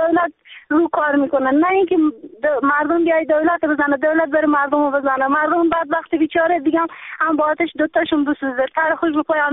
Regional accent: Afghanistan; now in Iran; آقا ما تو ایرانیم، اگه ما کشور داریم چرا ما تو ایرانیم؟

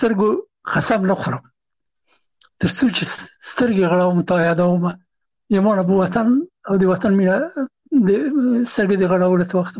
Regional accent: Afghanistan; یو افغان هغه هغه زه نه پېژندلم چې زه هم افغان یم او ما ته یې نه پېژندو چې افغان یم

